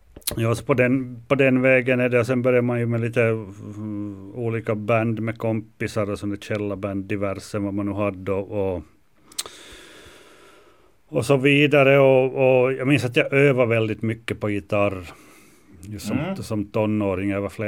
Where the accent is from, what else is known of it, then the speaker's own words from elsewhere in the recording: Vaasa, Ostrobothnia, Finland; Jag är nog Vasabo, jag är från gamla Vasa faktiskt.